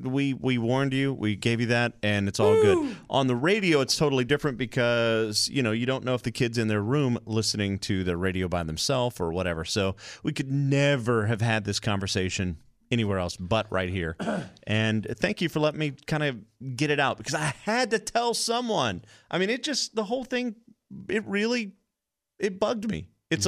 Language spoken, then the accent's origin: English; Louisiana, United States; Growing up in Louisiana, you say pass.